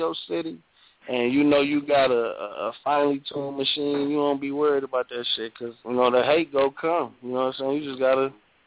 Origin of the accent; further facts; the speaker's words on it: Pontiac, Michigan, United States; I mean, first of all, I'm from Pontiac, man, so you step out your porch, you're in the mix, you know what I'm saying, because it's so small